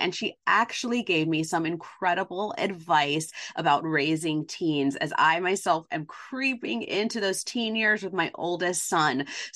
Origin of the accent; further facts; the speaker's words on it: New York City, New York, United States; but I'm a New Yorker, a native New Yorker, and I know you are too.